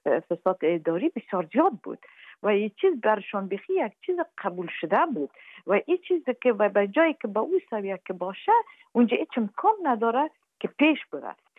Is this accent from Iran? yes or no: no; Afghanistan